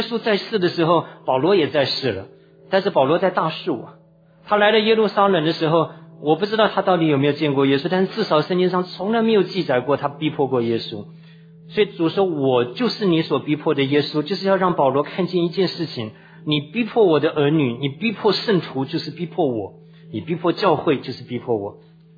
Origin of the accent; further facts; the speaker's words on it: China; 我说我们中国人讲断送都是讲悲观的不好的，